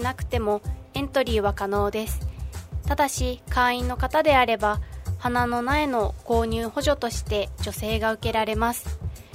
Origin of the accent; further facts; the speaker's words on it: Yahaba, Iwate, Japan; now in Ninohe, Japan; 出身は矢巾町です。